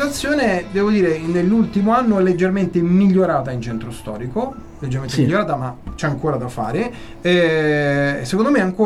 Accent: Rome, Lazio, Italy; now in Perugia, Italy; io sono arrivato, quindi, qui a Perugia, io sono romano, lo sanno tutti, ma quando mi sono trasferito a Perugia, che era nel 92-93

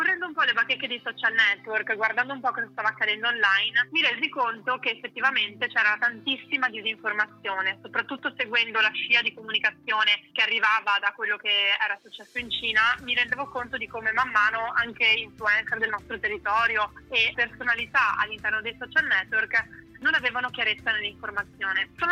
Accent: Bassano del Grappa, Veneto, Italy; Io sono di Bassano del Grappa, quindi sono veneta, anche se lavoro a Milano, ma mi trovavo in Veneto appunto per il weekend.

